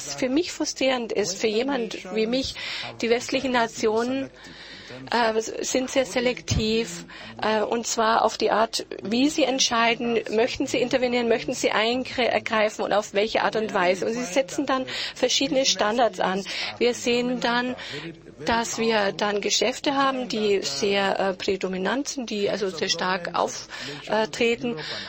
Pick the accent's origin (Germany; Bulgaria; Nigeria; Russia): Nigeria; Die Situation, die geschildert wurde, ist nicht anders bei uns in Nigeria. Alle Gegenden, wo wir Muslime haben, da ist das ganz stark da.